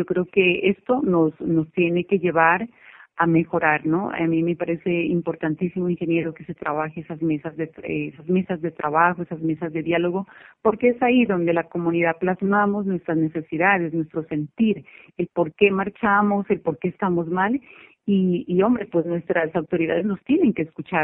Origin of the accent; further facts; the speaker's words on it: Colombia; es como deber de cada uno de nosotros como colombianos no pedir